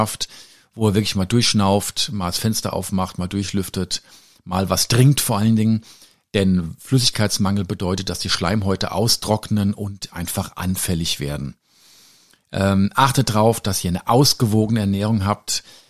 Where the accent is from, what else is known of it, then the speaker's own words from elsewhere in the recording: Hesse, Germany; viele Grüße an meine Heimat, das schöne Hessen. Da nennt man ja so die Erkältung, den grippalen Infekt, ganz einfach einen Bips.